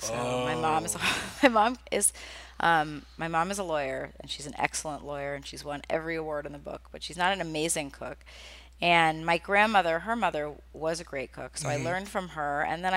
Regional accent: the South, United States; I mean, I grew up in the South, which has a very specific food culture. And my mother's from Rhode Island, so I grew up with like Southern food culture and New England food culture.

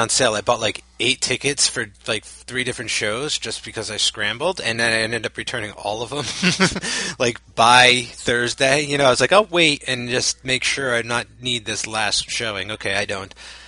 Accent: New Jersey, United States; I'm just from New Jersey. I don't know.

